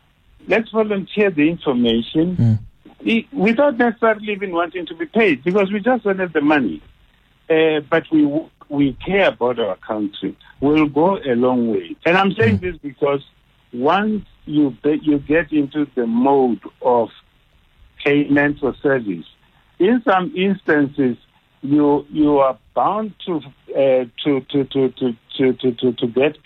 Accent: South Africa; if we were to say, as South African citizens ourselves, we have a duty not to carelessly be maverick.

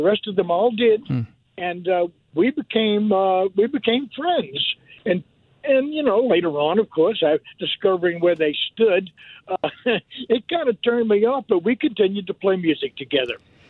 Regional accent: New Orleans, Louisiana, United States; I think he just sensed I was from New Orleans.

